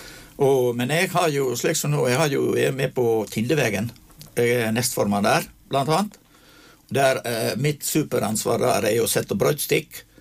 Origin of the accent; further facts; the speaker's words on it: Luster, Vestland, Norway; at jeg kom ifra Luster kommune, inst i Sognefjorden.